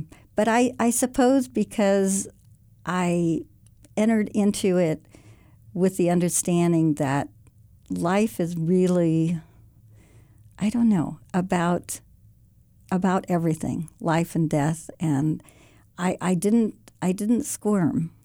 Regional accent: California, United States; I was raised in the Bay Area and graduated from Chico

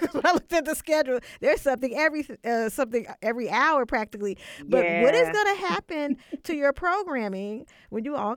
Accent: Oakland, California, United States; And I'm from Oakland, so we're definitely seeing that all over the Bay Area.

